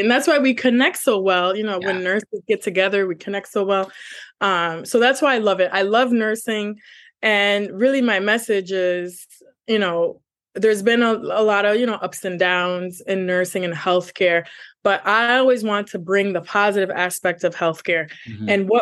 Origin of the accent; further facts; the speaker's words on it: Canada; I came from Canada.